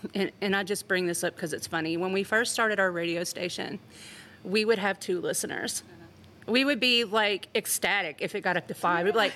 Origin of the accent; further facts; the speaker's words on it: Nashville, Tennessee, United States; I was raised in Nashville. I grew up, you know, singing in church, started playing piano when I was 7.